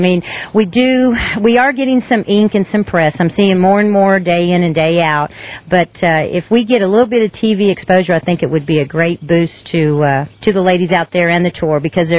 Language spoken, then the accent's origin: English; San Antonio, Texas, United States; on Lake Amistad, not too far from my hometown, San Antonio, Texas.